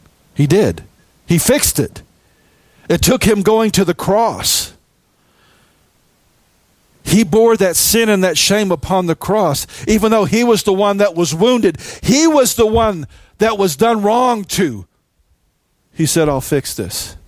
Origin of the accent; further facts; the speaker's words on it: the Ozarks, United States; I'm from the Ozarks. We have our own way of communicating.